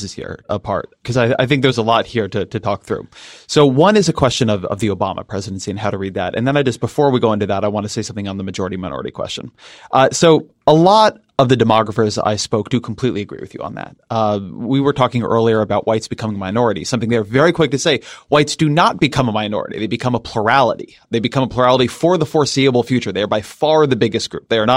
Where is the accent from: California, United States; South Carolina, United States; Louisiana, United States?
California, United States; I'm a Californian. California is a majority minority state already